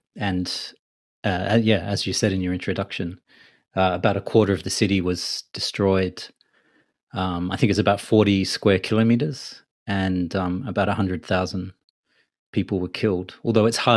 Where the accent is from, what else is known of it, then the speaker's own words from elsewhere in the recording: Australia; I think when I was growing up in Australia, certainly going to public school